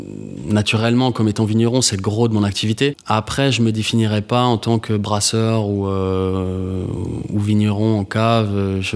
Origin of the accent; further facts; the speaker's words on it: Besançon, Bourgogne-Franche-Comté, France; Je suis même pas alsacien. Je suis né à Besançon, donc je suis franc-comtois. Je suis ici depuis un moment